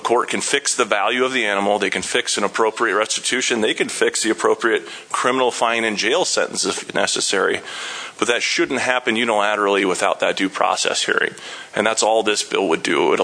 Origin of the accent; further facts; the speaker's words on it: Pierre, South Dakota, United States; I'm an attorney from Pierre and a registered lobbyist for the South Dakota Landowner Outfitter Alliance.